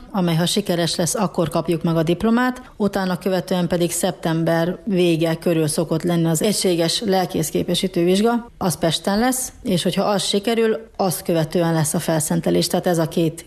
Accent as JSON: {"language": "Hungarian", "town": "Satu Mare", "region": "Satu Mare County", "country": "Romania", "lives_now": "Hungary", "said": "Ugye én is szatmári vagyok a romániai oldalon, de szeretnék ezen az oldalon maradni"}